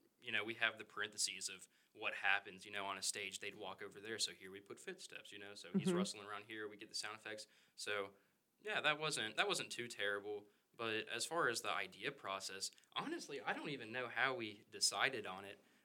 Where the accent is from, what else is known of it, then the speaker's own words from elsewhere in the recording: Memphis, Tennessee, United States; I'm from Memphis, Tennessee, junior, and I'm a film studies major.